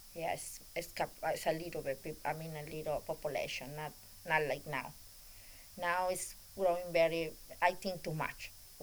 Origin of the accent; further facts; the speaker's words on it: California, United States; English is a second language; Maybe because I came from California, very different, I'm scared in this town.